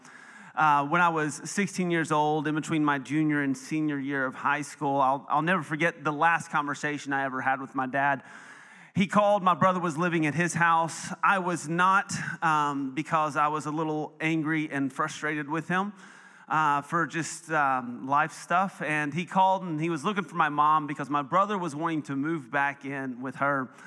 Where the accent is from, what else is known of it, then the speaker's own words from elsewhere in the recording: Tennessee, United States; born there; because I was born in Tennessee, and that's the word we use.